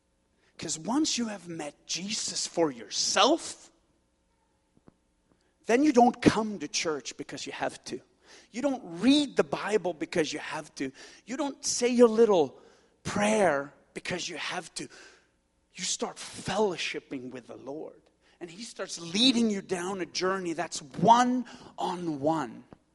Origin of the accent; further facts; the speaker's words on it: Sweden; And so I grew up in Sweden, so I learned how to drive on stick shift.